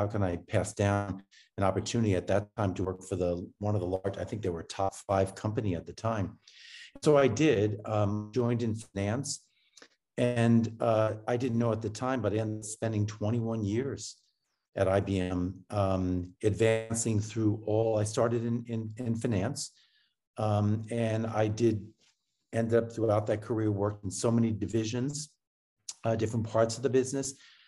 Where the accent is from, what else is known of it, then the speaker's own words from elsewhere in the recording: New York tri-state area, United States; You know, I grew up in the New York tri-state area, and I ended up going to Fordham University, which is in the Bronx.